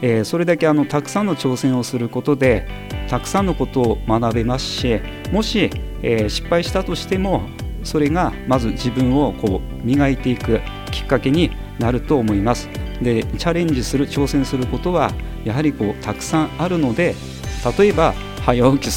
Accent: Yokote, Akita, Japan; 旧横手市出身です。

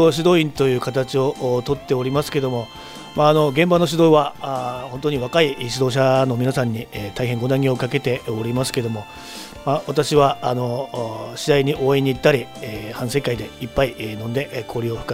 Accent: Kanazawa, Ishikawa, Japan; はい、私は金沢出身の

